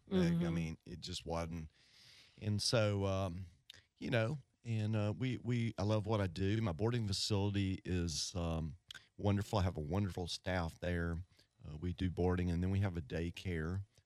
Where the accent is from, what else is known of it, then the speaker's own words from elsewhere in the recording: Mississippi, United States; I'll just start from the start. I'm from Mississippi. I went to University of Mississippi, Ole Miss, hottie totty.